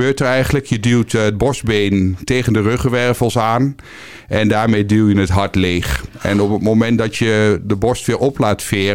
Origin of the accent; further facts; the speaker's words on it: Kampen, Overijssel, Netherlands; kwam ik bij het Rode Kruis in Kampen. Dus daar waar ik ben opgegroeid.